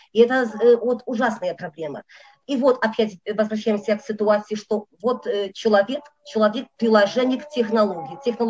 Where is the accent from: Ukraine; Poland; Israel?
Poland; У нас в Польше, потому что я вот из Польши, да, но теперь очень сложная ситуация с коронавирусом